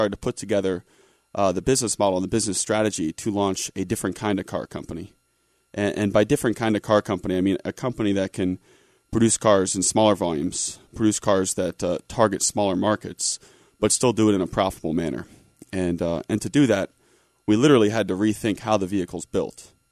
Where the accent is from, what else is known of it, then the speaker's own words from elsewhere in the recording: Rockledge, Florida, United States; also born or lived in New York; But born and raised in Rockledge, went to school in New York, a school called Rensselaer Polytechnic.